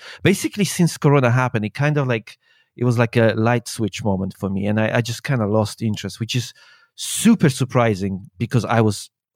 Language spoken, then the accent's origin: English; Poland; moved away as an adult; So I was born in Poland, and when I was 19, I think, 18, 19, I moved out as soon as I reached the age of conscious.